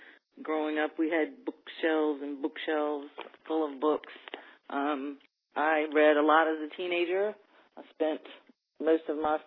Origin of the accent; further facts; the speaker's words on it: Richmond, Virginia, United States; now in Williamsburg, United States; I now live in Williamsburg, Virginia, but I'm from Richmond, Virginia.